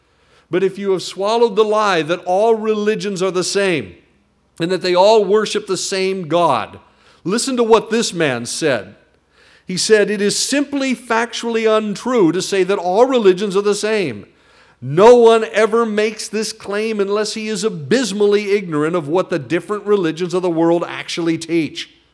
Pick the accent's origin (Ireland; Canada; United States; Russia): Ireland; I'm Irish to the core